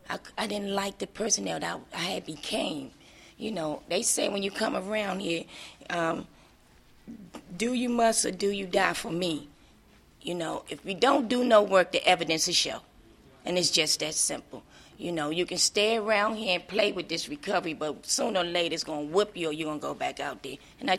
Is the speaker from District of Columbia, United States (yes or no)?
yes; Washington, D.C., District of Columbia, United States; now in Durham, United States; I'm from Washington, D.C., born in Freeman Hospital, from George Avenue. And 5 years ago, I just moved to Durham. I come from a middle-class family of four.